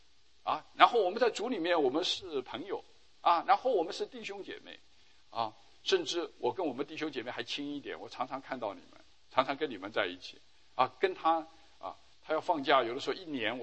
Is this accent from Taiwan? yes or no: no; China; 我们中国人就是这样不用担心的